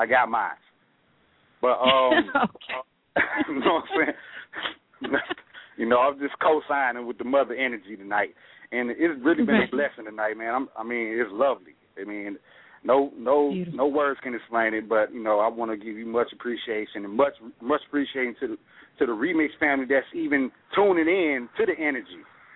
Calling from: Memphis, Tennessee, United States; I'm calling from Memphis, Tennessee. Shout out to everybody in Memphis, Tennessee.

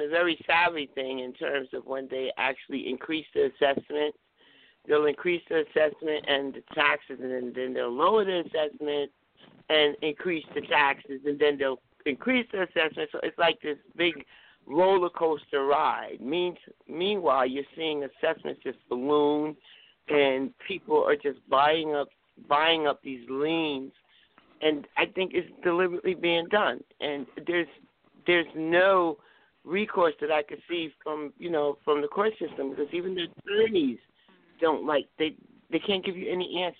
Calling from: New Jersey, United States; I'm calling from New Jersey.

